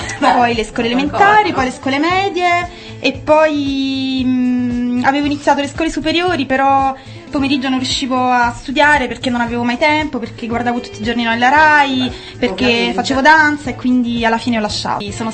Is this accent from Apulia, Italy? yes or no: no; Naples, Campania, Italy; Io sono di Napoli, ovviamente, quindi da noi ci sono le più belle le regioni d'Italia, quindi Capri, Ischia